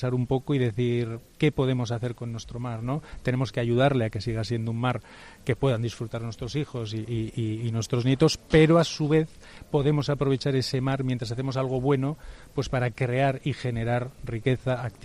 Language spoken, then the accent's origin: Spanish; Bilbao, Basque Country, Spain; yo no soy de Cádiz, pero soy de Bilbao, soy de otra costa.